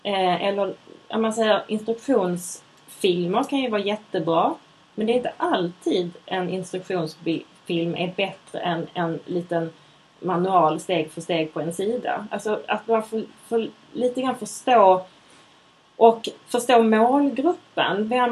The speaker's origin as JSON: {"language": "Swedish", "region": "Skåne", "country": "Sweden", "said": "Ja, och det, jag är från Skåne alltså."}